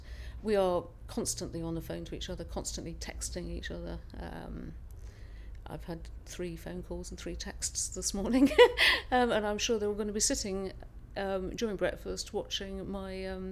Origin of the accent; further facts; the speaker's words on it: South West England, United Kingdom; So I was born and bred in Dorset, and obviously came to London because you have to come to London, but was very happy to return to Dorset as quickly as possible on retirement.